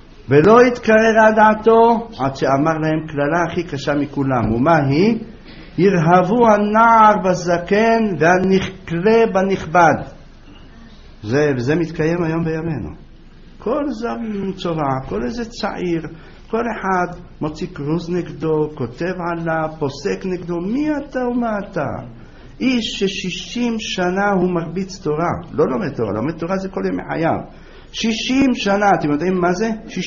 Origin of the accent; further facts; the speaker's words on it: Jerusalem, Jerusalem District, Israel; בתור ילד אני זוכר בירושלים.